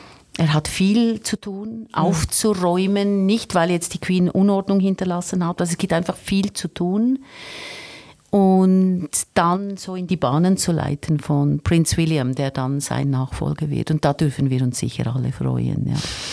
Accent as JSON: {"language": "German", "town": "Ennetmoos", "region": "Nidwalden", "country": "Switzerland", "said": "wo ich wohne, wo ich herkomme, hat gesagt, dass ich dort zufälligerweise noch nie war, in Ennetzmoos im Kanton Nidwalden."}